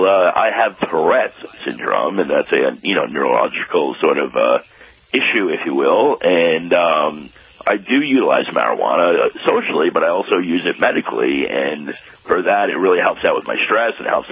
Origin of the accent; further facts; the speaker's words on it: New York, United States; You know, as a New Yorker, I never like to say anything positive about New Jersey.